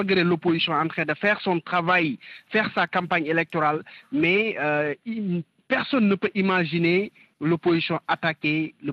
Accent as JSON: {"language": "French", "country": "Senegal", "said": "nous sommes des patriotes, nous sommes des Sénégalais"}